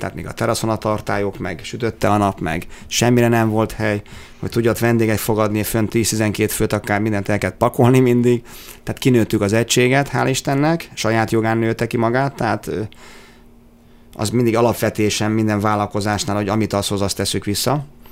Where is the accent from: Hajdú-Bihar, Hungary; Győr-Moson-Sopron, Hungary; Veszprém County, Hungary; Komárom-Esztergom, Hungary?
Komárom-Esztergom, Hungary; Tata; Tehát én tényleg elfogult tatai vagyok, büszke tatai vagyok